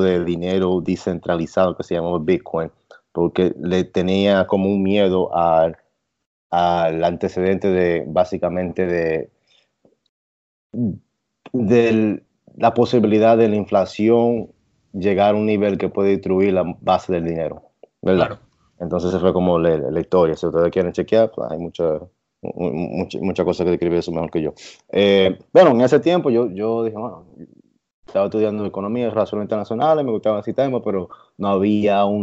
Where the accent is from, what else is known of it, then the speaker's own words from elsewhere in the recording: New York, United States; originalmente soy de Nueva York, de descendencia dominicana, y nací aquí en los Estados Unidos, pero, ¿sabes? En los Altos Manhattan, que muchos dominicanos viven aquí en la ciudad.